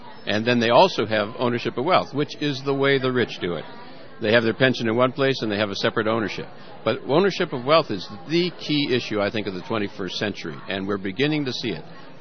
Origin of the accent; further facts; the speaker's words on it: Wisconsin, United States; I'm from Wisconsin in the 1950s when Joe McCarthy covered everything. You couldn't move politically in Wisconsin.